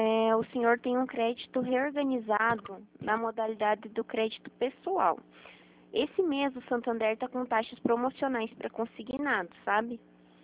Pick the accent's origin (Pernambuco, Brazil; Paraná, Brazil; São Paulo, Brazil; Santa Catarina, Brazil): Paraná, Brazil; Eu sou do Paraná.